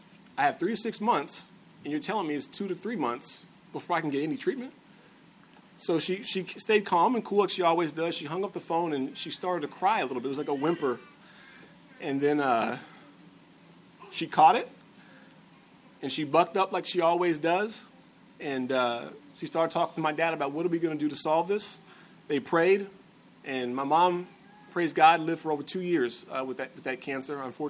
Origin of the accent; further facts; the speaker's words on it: Texas, United States; I was raised in South Central Texas, military family, Church of Christ.